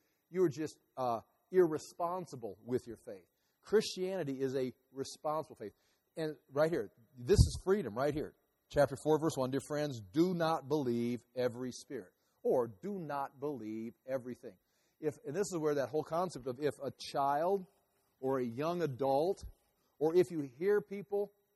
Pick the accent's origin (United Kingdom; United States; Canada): United States; born there; You know, I was born in America. We grew up in church.